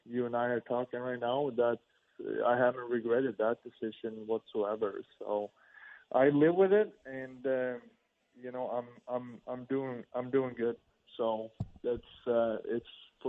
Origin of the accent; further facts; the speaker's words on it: Sweden; English is a second language; now in St. Louis, United States; Sweden, where I grew up, that's where I played until I moved to St. Louis.